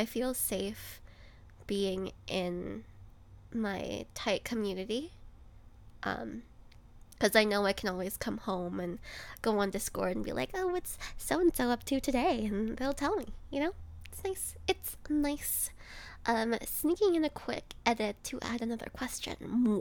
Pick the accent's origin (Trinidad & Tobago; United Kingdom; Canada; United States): Canada; It's Canadian. I'm Canadian.